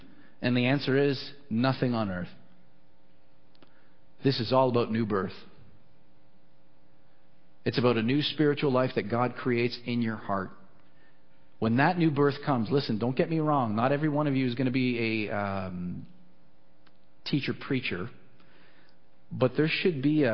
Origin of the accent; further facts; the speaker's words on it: Ontario, Canada; now in Alberta, Canada; because I'm from Ontario, right? Don't hold that against me.